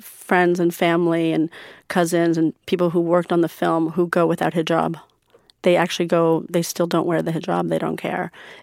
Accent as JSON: {"language": "English", "country": "United States", "tie": "born or raised there", "said": "I grew up in America going to Persian school, going to, I grew up as a Muslim, going to the mosque"}